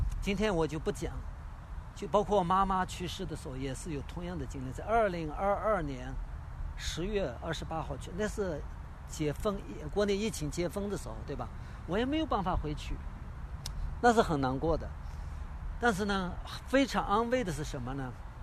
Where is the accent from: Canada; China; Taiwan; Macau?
Canada; 我说我是牧师，反正我是加拿大人。